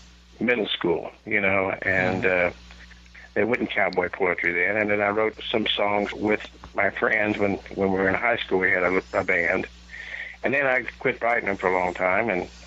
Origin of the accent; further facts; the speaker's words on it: Parsons, Kansas, United States; Okay, I was born in Parsons, Kansas, right here in southeast Kansas. A little house out here northeast of Parsons.